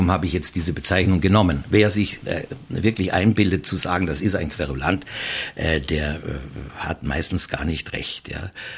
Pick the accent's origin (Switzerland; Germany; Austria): Switzerland; Basel, Basel-Stadt; born there; Also mein Vater ist deutscher Staatsbürger, obwohl ich in Basel geboren bin. Und ich bin Österreicher, obwohl ich auch einen deutschen Pass habe.